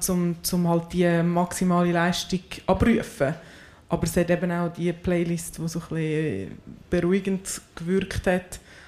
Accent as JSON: {"language": "German", "region": "Graubünden", "country": "Switzerland", "tie": "born or raised there", "also_born_or_lived": "Valais", "lives_now": "Engelberg, Switzerland", "said": "Weil die Mami ist Baslerin, der Papi ist im Aargau aufgewachsen, geboren bin ich im Wallis, aufgewachsen bin ich hauptsächlich im Bündnerland und lebe und daheim fühle ich mich zu Engelberg."}